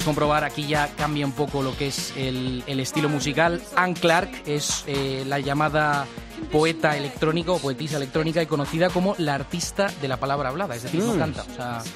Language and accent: Spanish; Valencian Community, Spain; queda muy mal decirlo porque yo soy valenciano.